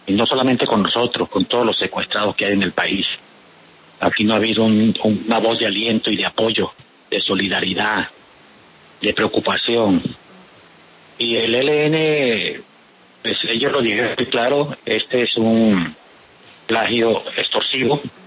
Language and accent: Spanish; Arauca, Colombia; respecto al problema que tenemos los araucanos en este momento. Parece que el gobierno no nos considera como colombianos.